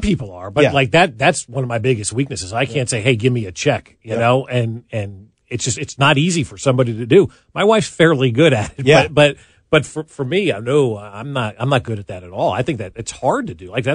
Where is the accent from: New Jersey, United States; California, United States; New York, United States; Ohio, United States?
New Jersey, United States; now in Kansas City, United States; I grew up in New Jersey. The people there are great people, but it's not what we have here in Kansas City.